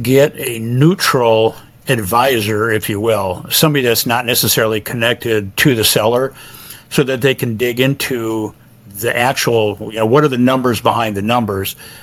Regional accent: South Dakota, United States; growing up in South Dakota, a very comfortable upbringing, enjoyed

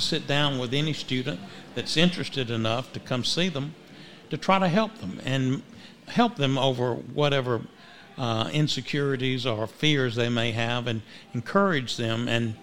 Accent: Abbeville, United States; And a lot of people in my town, my hometown, it was always a pleasure and a challenge, because in Abbeville, if you were doing something wrong

